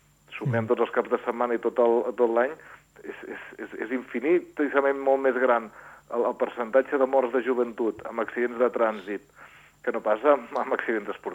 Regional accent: Sant Feliu de Codines, Catalonia, Spain; perquè jo porto molt temps treballant fora, però jo sempre dic que sóc de Sant Feliu de Codines.

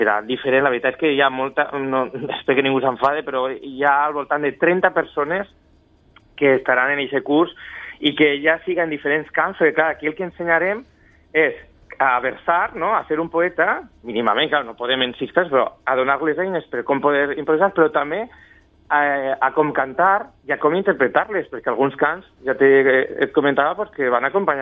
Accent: Valencian Community, Spain; jo com a valencià, per exemple

